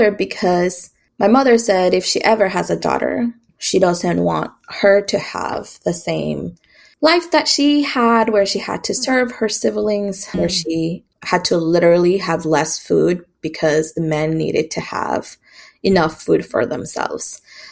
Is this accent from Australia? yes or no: no; Antigua, Sacatepéquez, Guatemala; Oh, and I haven't said that I'm originally from Guatemala, from Antigua.